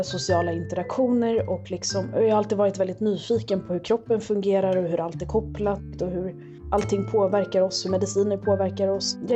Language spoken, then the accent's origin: Swedish; Sweden; Jag är ju född och uppvuxen i Sverige och Sverige är liksom mitt hem. Men ja, jag är den lilla utländska tjejen.